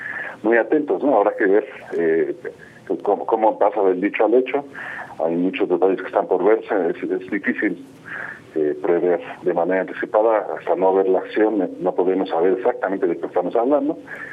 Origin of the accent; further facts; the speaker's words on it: Mexico; me da gusto como mexicano, como ciudadano mexicano